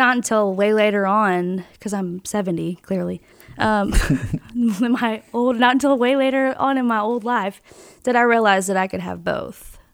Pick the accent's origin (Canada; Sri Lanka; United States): United States; Woodville, Texas; also born or lived in Port Arthur; Woodville is my hometown where I was raised.